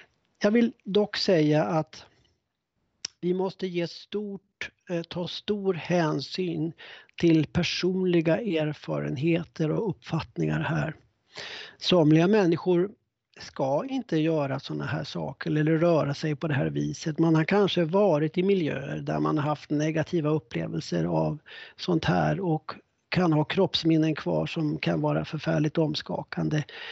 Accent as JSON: {"language": "Swedish", "region": "Uppsala County", "country": "Sweden", "said": "Så säger de upp i Norduppland där jag kommer ifrån."}